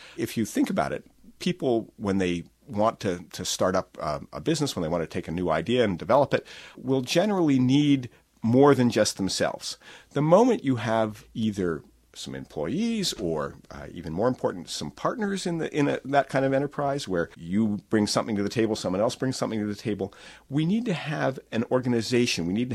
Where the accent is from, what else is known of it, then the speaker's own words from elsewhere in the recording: Vermont, United States; Well, we've been very lucky in Vermont. I'm from Vermont.